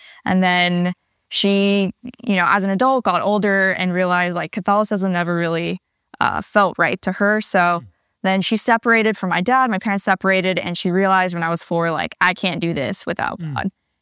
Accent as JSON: {"language": "English", "town": "Newport", "country": "United States", "said": "Yeah, Ryan from Newport, which I'm from Newport. So small."}